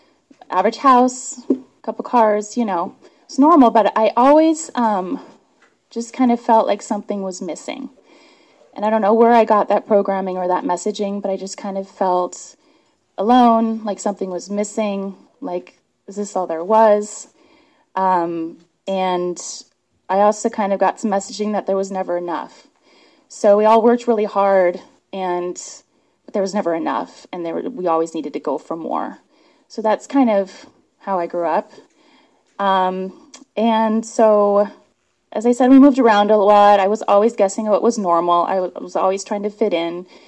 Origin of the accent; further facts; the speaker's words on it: Germany; I grew up in Germany